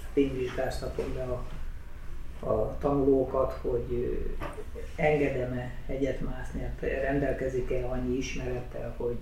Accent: Budapest, Hungary; Én Óbudán születtem, a Martin kórházban, és ugye ott laktunk a Vörösvári út elején

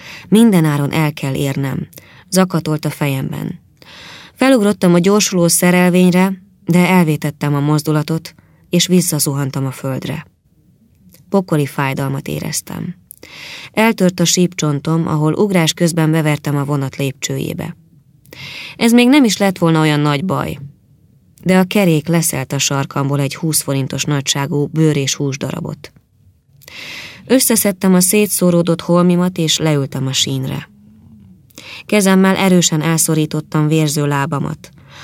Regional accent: Máriabesnyő, Pest, Hungary; born there; 56 éves. A gyönyörű szép gödöllői dombvidéken születtem, Mária Besnyőn.

